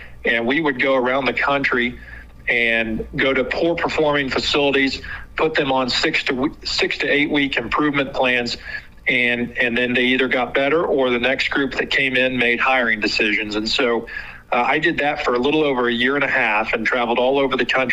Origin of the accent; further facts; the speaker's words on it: Ponca City, Oklahoma, United States; I was born and raised in Ponca City, went to public school here, pre-K through 12